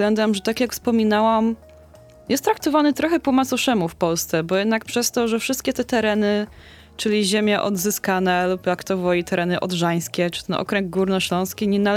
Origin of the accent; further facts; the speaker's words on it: Wrocław, Lower Silesian Voivodeship, Poland; jestem OG z Wrocławia, czyli niby z tego drugiego Śląska